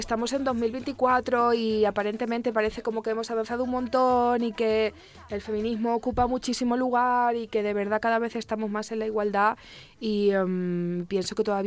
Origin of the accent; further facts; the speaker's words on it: Ciudad Real, Castilla-La Mancha, Spain; Yo soy de Ciudad Real, Manchega.